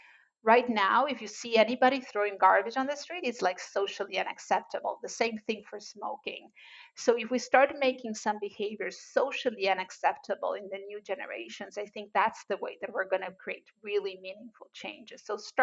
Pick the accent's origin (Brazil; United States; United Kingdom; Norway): Brazil; So, you know, I'm original from Brazil.